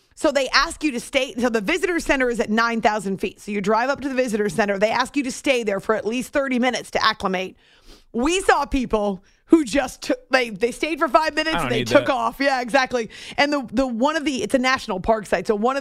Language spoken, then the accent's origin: English; New Hampshire, United States; So the second that we realized we're both from the Granite State, we were all about being sisters.